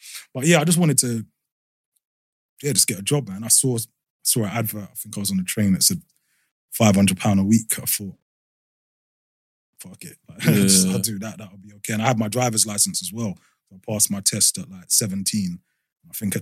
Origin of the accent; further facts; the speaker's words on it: London, United Kingdom; I grew up in like a, I would say like a tough area. I grew up in Northwest London, you know, like Kensal Green, Harsden. Yeah, I've started my life on Brunel Estate. That's where I first lived, which is Westbourne Park.